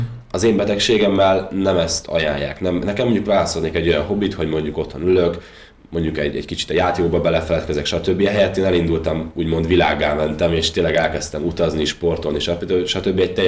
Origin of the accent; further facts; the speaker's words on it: Győr, Győr-Moson-Sopron, Hungary; én Győrben nőttem föl, Győr közelében sétáltam a Dunaparton